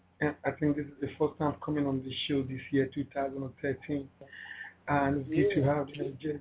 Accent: Nigeria; now in Italy; like you rightly said, and I'm a Nigerian based in Italy

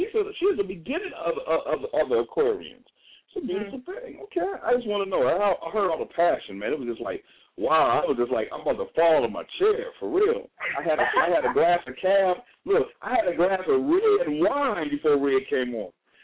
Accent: Chicago, Illinois, United States; also born or lived in Minneapolis; now in Houston, United States; I'm from Chicago by way of, you know, Minneapolis. I'm in Houston, Texas right now.

